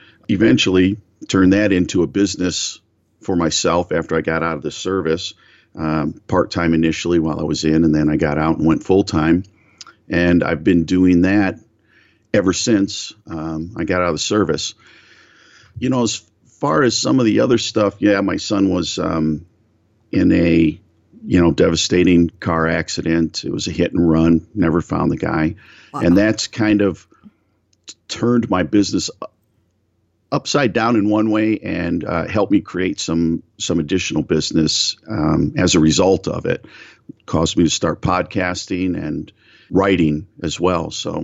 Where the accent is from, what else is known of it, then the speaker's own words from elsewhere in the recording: Ohio, United States; I grew up in Northeast Ohio, right on the shores of Lake Erie. It was a beautiful place to grow up.